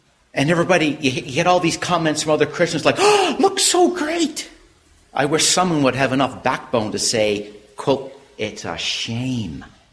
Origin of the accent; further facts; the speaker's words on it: Canada; I come from Canada, so I can't fully speak to what's going on in America.